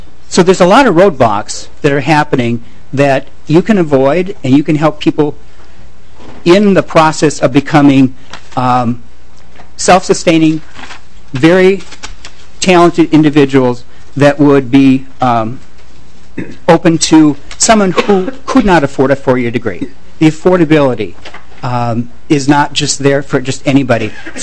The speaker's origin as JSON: {"language": "English", "town": "Alexandria", "region": "Minnesota", "country": "United States", "said": "I'm from Alexandria, Minnesota, and I respectfully want to address you as a committee and as a chair."}